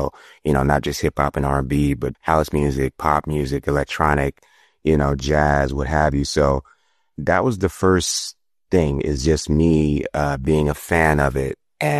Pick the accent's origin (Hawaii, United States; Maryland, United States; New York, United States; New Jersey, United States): New York, United States; Queens; So in the beginning, I'm from Queens, New York, and I've always been around the arts.